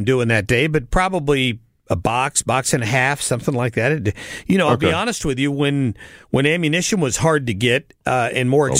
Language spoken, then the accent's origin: English; the South, United States; The South. I'm from the South.